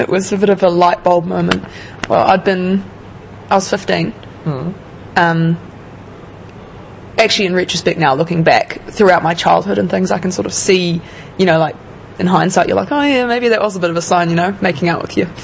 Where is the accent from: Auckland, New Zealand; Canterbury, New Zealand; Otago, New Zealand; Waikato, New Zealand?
Waikato, New Zealand; I'm studying vet at Palmerston North in my second year. From the Waikato. Born and raised in New Zealand.